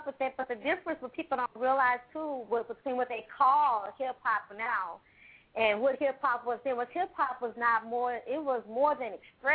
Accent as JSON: {"language": "English", "town": "Houston", "region": "Texas", "country": "United States", "tie": "born or raised there", "said": "Yes, I was born and raised in Houston, and that is where I am now."}